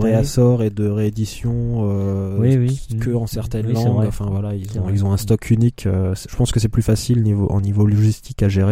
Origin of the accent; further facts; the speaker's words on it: France; généralement on est content aussi, nous en tant que français, quand c'est un jeu anglais par exemple